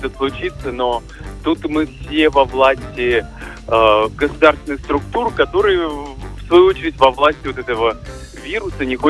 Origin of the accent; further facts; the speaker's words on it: Makhachkala, Dagestan, Russia; born there; я же родился на юге, в Махачкале. И у нас снег был как праздник несколько раз за зиму.